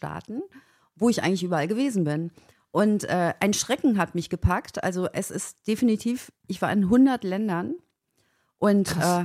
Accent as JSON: {"language": "German", "town": "Kappeln", "region": "Schleswig-Holstein", "country": "Germany", "said": "Ich komme ja aus Kappeln an der Schlei, ist so ein kleiner Ort an der Ostsee quasi."}